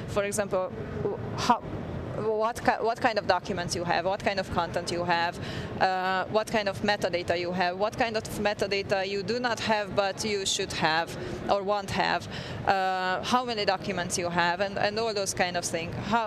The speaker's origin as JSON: {"language": "English", "country": "Hungary", "second_language": "English", "said": "I'm from Hungary, and I've been working with SharePoint for like 12 years"}